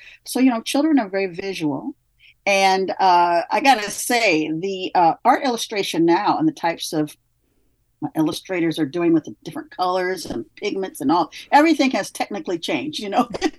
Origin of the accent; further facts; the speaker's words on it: Midwest, United States; I come from the Midwest. We have a very strong work ethic there.